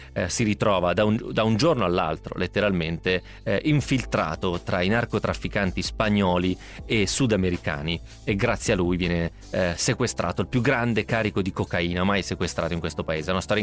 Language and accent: Italian; Gorizia, Friuli-Venezia Giulia, Italy; La mia città natale era detta la Nizza austriaca e ci venivano a soggiornare i reali di Vienna. È un crocevia di popoli, culture, razze, religioni e genti di tutte le sorti.